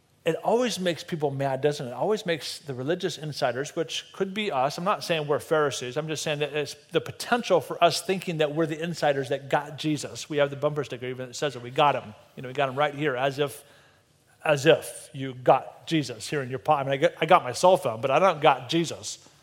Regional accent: Colorado, United States; also born or lived in Nebraska; I've grown up in Colorado, so you could say, actually I was born in Nebraska, so I'm a little confused, but I can be called a son of Colorado or a son of Nebraska

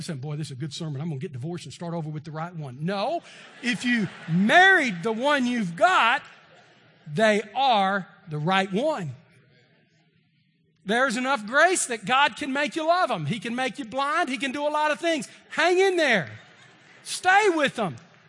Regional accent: Texas, United States; I mean, I'm from Texas. I don't understand polygamy. Not Utah.

